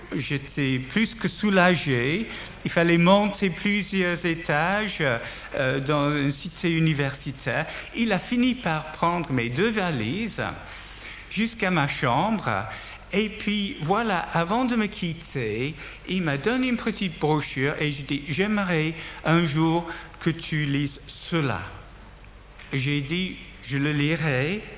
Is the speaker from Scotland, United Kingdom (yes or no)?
no; North West England, United Kingdom; born there; French is a second language; je suis né près de Liverpool en Angleterre dans les années 50.